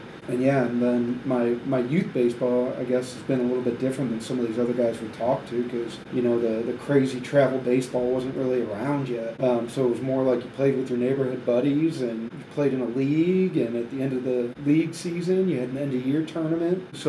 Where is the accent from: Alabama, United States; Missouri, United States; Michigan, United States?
Missouri, United States; St. Louis; Yeah, so I grew up in St. Louis, went to high school at DeSmet.